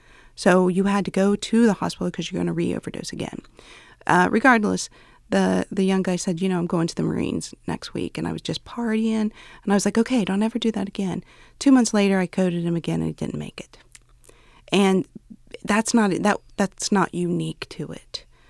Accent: Scioto County, Ohio, United States; You know, I'm originally from Scioto County.

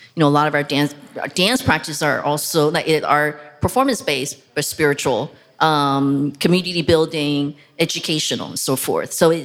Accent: Taiwan; English is a second language; moved away; I'm originally from Taiwan. A lot of folks from Taiwan feel like we're a colonized land, colonized by the Chinese government.

